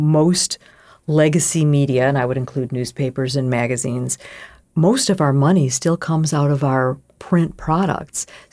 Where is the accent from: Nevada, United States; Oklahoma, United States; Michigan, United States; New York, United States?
Michigan, United States; I mean, I'm from Michigan. Okay, that was one of the key states in this last election.